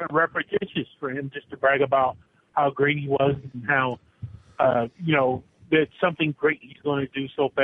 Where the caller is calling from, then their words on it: Chicago, Illinois, United States; from Chicago.